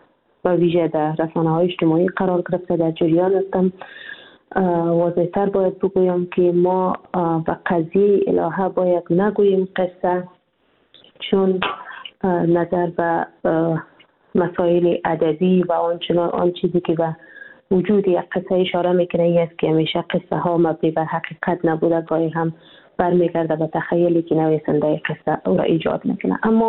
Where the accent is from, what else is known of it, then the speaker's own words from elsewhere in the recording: Afghanistan; به عنوان یک زنی که در افغانستان تولد شدیم، بزرگ شدیم